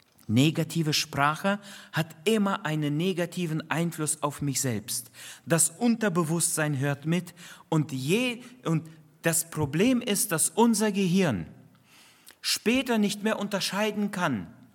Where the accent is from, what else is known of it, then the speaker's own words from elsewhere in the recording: North Rhine-Westphalia, Germany; in meiner Heimatgemeinde. Bei Bielefeld, dort bin ich groß geworden